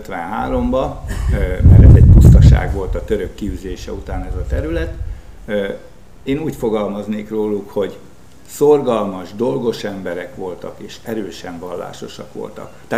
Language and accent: Hungarian; Nyírtelek, Szabolcs-Szatmár-Bereg, Hungary; born there; nyírtelekiként, hiszen ez nekem a szülő helyem. Most akkor szülőfalom volt, amikor születtem, most szülővárosom